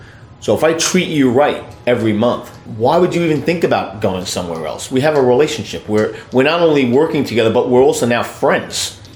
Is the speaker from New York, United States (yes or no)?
yes; New York, United States; now in New Jersey, United States; like, the New York really comes out, man. I live in Jersey. I'm from New York, but I'm in Jersey.